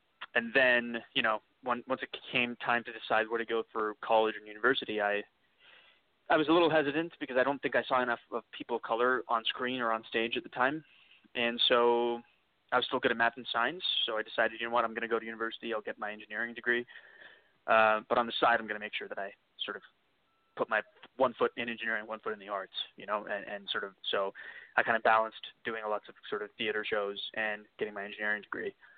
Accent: Kuwait; also born or lived in Mumbai, India; I'm originally from Mumbai, India. I was born there. And when I was three, I moved to the Middle East and growing up in Kuwait.

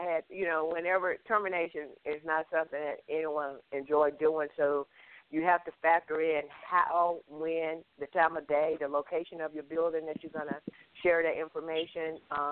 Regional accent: Mississippi, United States; my mother was one of the first Head Start workers where I grew up in Mississippi.

